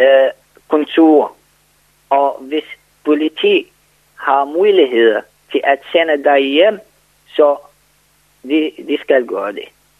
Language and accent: Danish; Iraq; Danish is a second language; now in Denmark; Selvfølgelig, jeg er iraker. Jeg savner mit land.